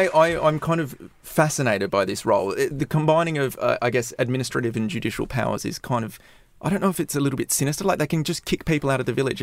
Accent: Australia; my home country of Australia.

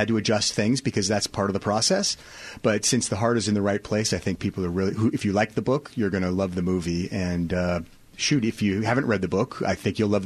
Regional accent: Shoreline, Washington, United States; I'm a Seattle guy. I grew up in Shoreline and went to Shorewood High School.

